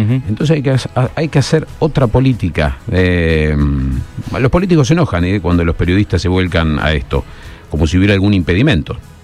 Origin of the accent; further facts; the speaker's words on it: Rosario, Santa Fe, Argentina; yo soy rosarino y lo vivo con mucha pasión.